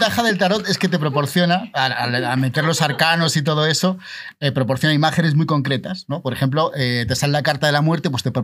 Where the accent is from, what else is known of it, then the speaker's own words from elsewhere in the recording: Galicia, Spain; Si no, soy gallego.